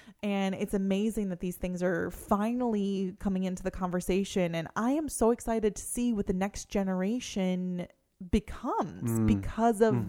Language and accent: English; Pennsylvania, United States; I remember when I was a really little girl growing up in Pennsylvania